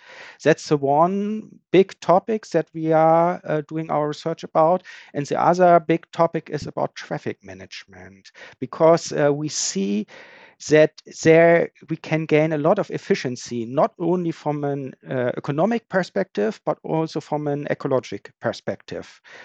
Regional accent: Hamburg, Germany; English is a second language; also born or lived in Berlin; Actually, I was raised in Hamburg, and I realized quickly that ports are kind of very important for our economic infrastructure in Germany.

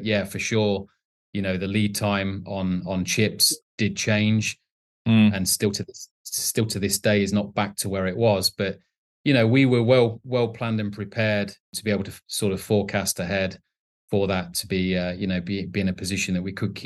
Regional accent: United Kingdom; both in the US location as well as the UK location, where obviously I'm based, as you can tell from my accent.

